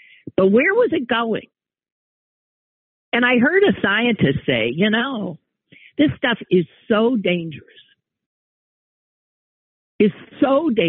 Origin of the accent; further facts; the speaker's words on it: Green Bay, Wisconsin, United States; And by the way, Alloway, I always say I'm from Green Bay.